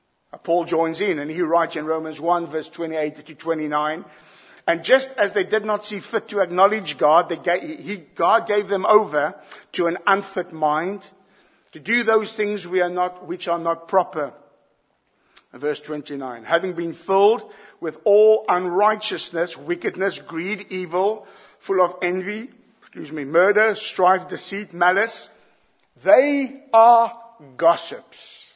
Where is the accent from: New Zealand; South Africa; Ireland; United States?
South Africa; Growing up in South Africa, I can still recall tales from my grandparents.